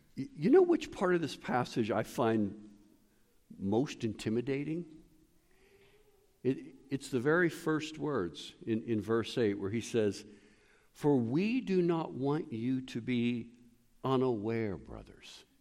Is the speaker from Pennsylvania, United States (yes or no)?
yes; Pittsburgh, Pennsylvania, United States; I was raised in Pittsburgh. My dad was a steel worker. He's a veteran of the Korean War.